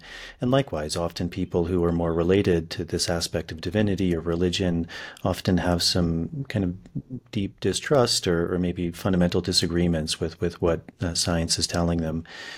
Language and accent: English; United States; we're both coming from the United States